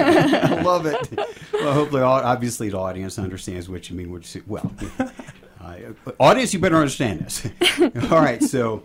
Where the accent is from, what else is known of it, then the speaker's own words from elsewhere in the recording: Maryland, United States; born there; Because I was born in Maryland.